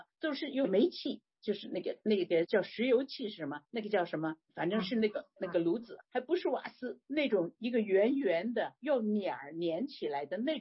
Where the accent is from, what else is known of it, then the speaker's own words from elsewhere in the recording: Beijing, China; 我小的时候在北平，在北京的时候，我们大白菜、菠菜、萝卜、韭菜，没有芥蓝呢